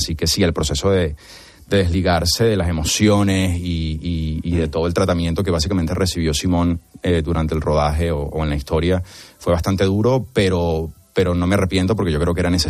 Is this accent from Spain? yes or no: no; Venezuela; moved away; Porque yo siento que, como muchos venezolanos, como bien dices tú, 7.7 millones de los que ya no estamos, tenemos esa culpa